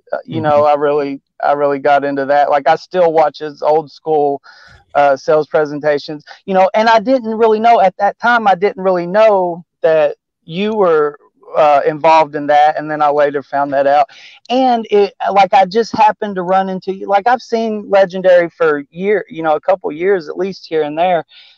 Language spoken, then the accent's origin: English; Tennessee, United States; I am basically at heart just an old country boy from Tennessee. You know, I grew up in Tennessee.